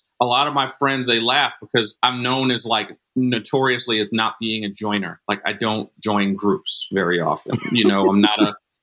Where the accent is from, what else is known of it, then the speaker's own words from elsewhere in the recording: New York, United States; also born or lived in Newport News, Virginia; keep in mind, I'm from New York, but I finished high school my last 2 years. I finished high school in Virginia.